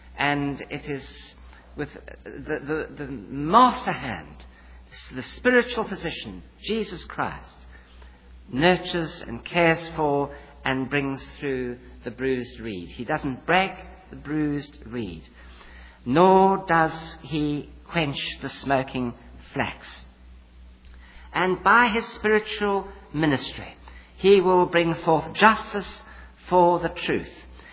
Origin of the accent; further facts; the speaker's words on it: South Africa; now in United States; I come from South Africa originally